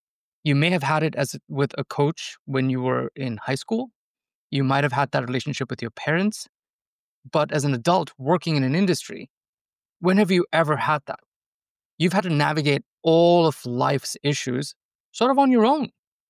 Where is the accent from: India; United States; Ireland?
India; I grew up in India, as every boy in India wants to pursue that cricket life.